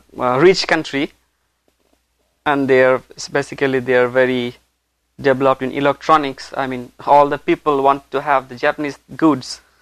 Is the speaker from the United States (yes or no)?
no; Dhaka, Dhaka Division, Bangladesh; English is a second language; Oh, I'm from Dhaka, this capital.